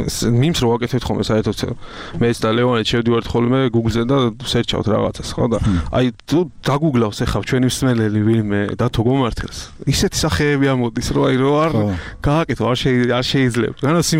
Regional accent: Gurjaani, Kakheti, Georgia; კახელი ვარ კახელი ვარ სრულის ანუ მინდა რომ იდენტიფიცირება მოახდინო ჩემი როგორც კახელი

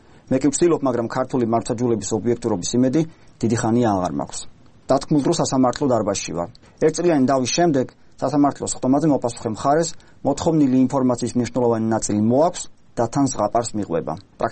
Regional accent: Keda, Adjara, Georgia; სადაც ჩემი ბავშვობის მეგობრებთან ერთად ჩატი გვაქვს გამართული ჩვენთვის. ყველანი ქედიდან აჭარიდან მოვდივართ და მთელი ბავშვობა ერთად გვაქვს გატარებული.

